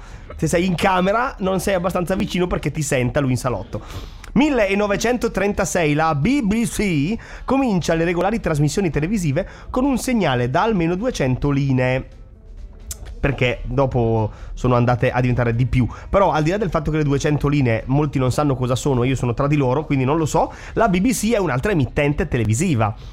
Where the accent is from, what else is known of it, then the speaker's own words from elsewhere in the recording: England, United Kingdom; Italian is a second language; lo so perché sono inglese